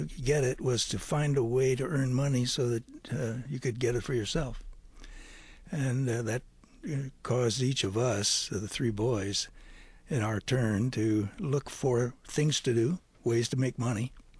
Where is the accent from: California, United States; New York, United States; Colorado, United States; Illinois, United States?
California, United States; also born or lived in Minnesota; it was kind of a requirement that Scandinavians be born in Minnesota, so I was born in Minnesota. But at the age of two, health problems in the family caused my dad to give up being a farmer, and we moved to Southern California.